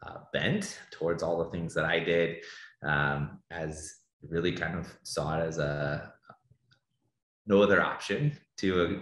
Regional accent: Denver, Colorado, United States; I was born in Boulder, Colorado, and grew up in the Denver area.

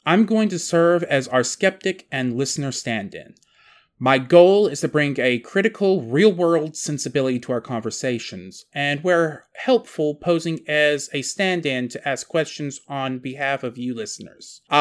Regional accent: United States; Apologies, I'm American about that.

